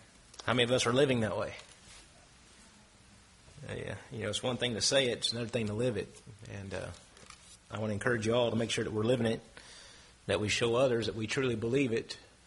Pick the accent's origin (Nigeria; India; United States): United States; the South; even though I grew up in the Bible Belt